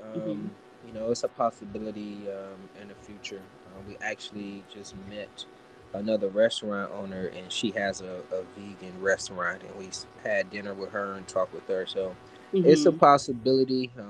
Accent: Detroit, Michigan, United States; now in Atlanta, United States; And I'm from Detroit, and I know down here they have like the wing and Philly combo mix at most wing spots.

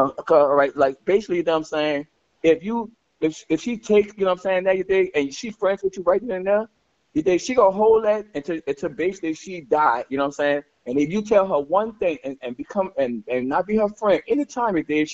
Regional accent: New Orleans, Louisiana, United States; Yes, we're from New Orleans, you know what I'm saying?

